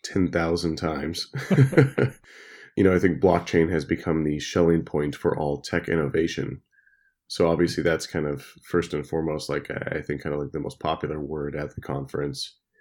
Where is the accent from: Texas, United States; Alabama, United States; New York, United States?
Texas, United States; Dallas; growing up in Dallas is a great place. I think in Texas, there's a very strong libertarian culture Texas is a very funny place.